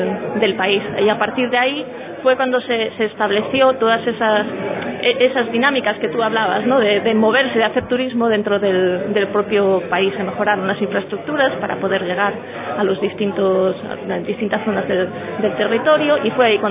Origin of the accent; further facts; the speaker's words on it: Galicia, Spain; En Galicia, de donde yo soy, tenemos el Camino a Santiago